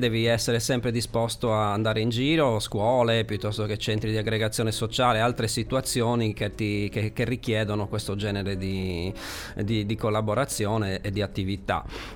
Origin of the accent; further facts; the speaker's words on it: San Gavino Monreale, Sardinia, Italy; now in Samassi, Italy; Però sono di San Gavino.